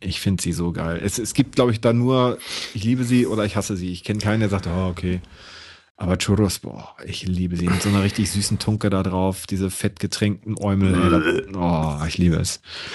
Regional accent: Hamburg, Germany; born there; Ja, ich bin geborener, gebürtiger Hamburger

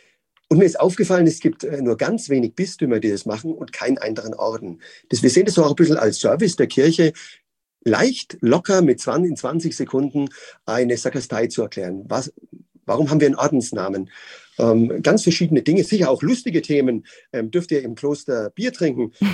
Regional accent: Würzburg, Bavaria, Germany; Ich bin gebürtiger Würzburger, bin aufgewachsen als Oberministrant in der Pfarrei und wollte Priester werden.

